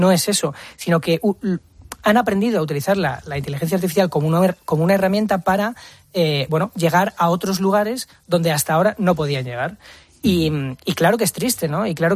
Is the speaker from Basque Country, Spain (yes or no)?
no; Oviedo, Asturias, Spain; also born or lived in León; now in Madrid, Spain; yo nací en León, me crié en Oviedo, pero me vine a estudiar aquí a Madrid, ¿no?